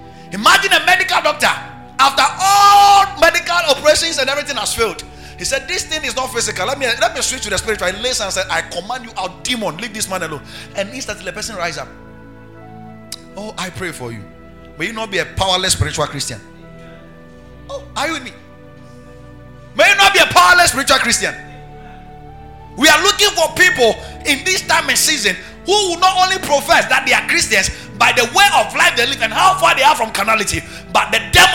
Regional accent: Volta, Ghana; And I told the guy to go and tell them that I come from Volta region.

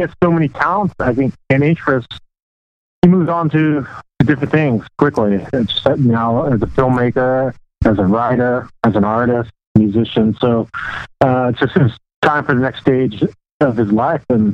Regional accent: California, United States; I was from the South Bay, they're from the East Bay, same time frame, we're the same age.

